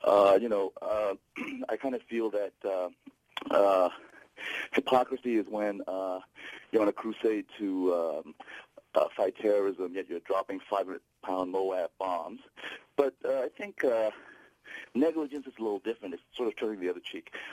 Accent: Myanmar; I'm from Burma as well.

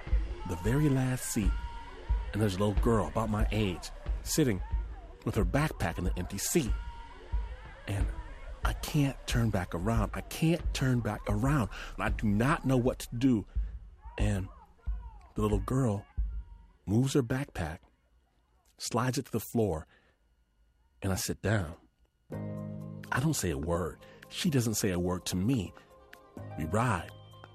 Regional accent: Michigan, United States; also born or lived in Detroit; I moved from the city to very rural Michigan. I was born in Detroit, Michigan, right? And when I was a little kid, we moved out to the middle of nowhere.

